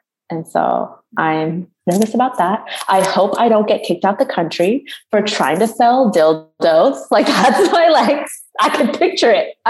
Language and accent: English; California, United States; I'm born and raised in California, and so I think part of me going there too on a more like spiritual level is to also build a relationship with my homeland.